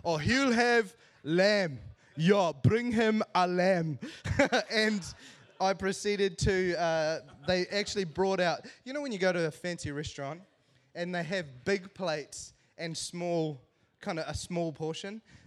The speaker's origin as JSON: {"language": "English", "country": "Sri Lanka", "said": "because I'm not from Germany and there is no relatives. Like, I'm 100% Sri Lankan, you know, but anyway, so I was in Germany"}